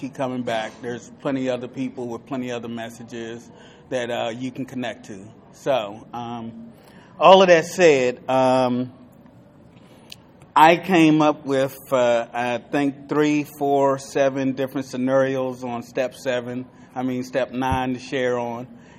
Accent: Frederick, Maryland, United States; I'm an addict from Frederick, Maryland.

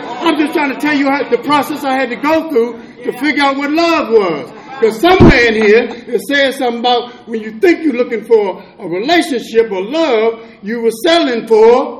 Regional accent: Alexandria, Virginia, United States; now in Washington, United States; So I come up from Alexandria, and my mother moved to Northeast D.C. I'm by an infamous housing project called Lincoln Heights.

